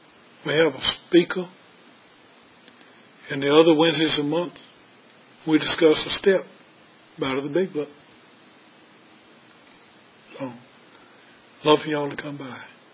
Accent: Richmond, Virginia, United States; I'm from Richmond, Virginia.

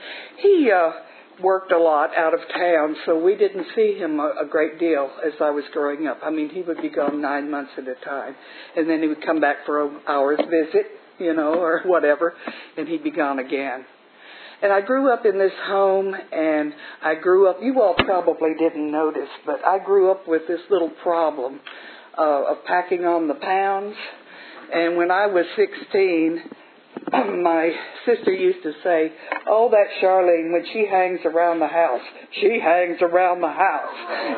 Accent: Texas, United States; born there; I was born in South Texas. My mother was Southern Baptist, very devoted, very caring, devoted mother.

